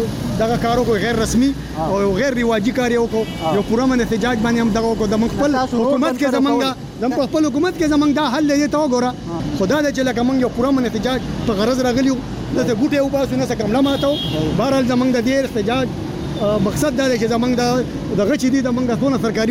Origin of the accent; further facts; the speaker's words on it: Buner, Khyber Pakhtunkhwa, Pakistan